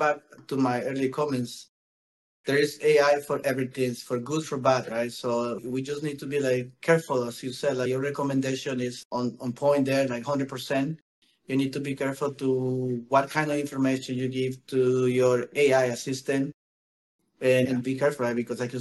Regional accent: Nicaragua; English is a second language; also born or lived in Finland; now in Canada; obviously it was cultural shock for me switching countries from Finland, but I am originally from Nicaragua.

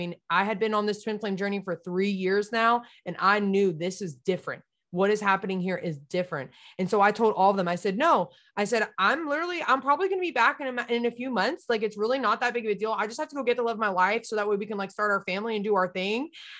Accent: New Jersey, United States; And I grew up in Jersey. So I was like home, like Jersey.

